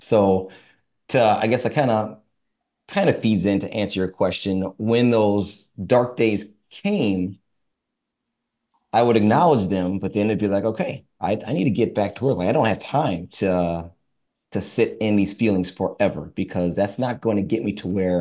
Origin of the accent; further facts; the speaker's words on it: Minnesota, United States; I grew up in Minnesota. So I was, one of the only, if not the only, African American in school, in my neighborhood, in the church that I grew up in.